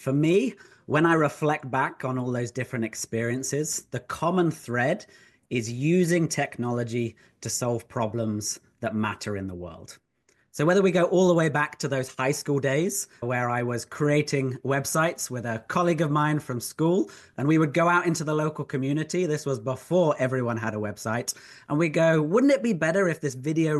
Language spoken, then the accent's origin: English; United Kingdom; As a British man who's used to being introduced simply by my name, that makes me blush.